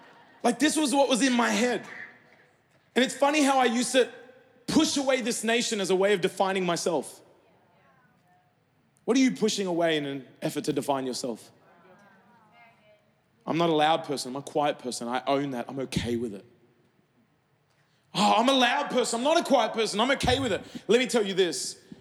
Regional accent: Sydney, New South Wales, Australia; I grew up in Sydney

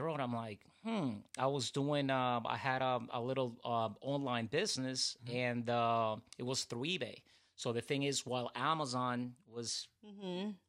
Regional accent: Puerto Rico; Puerto Rico.

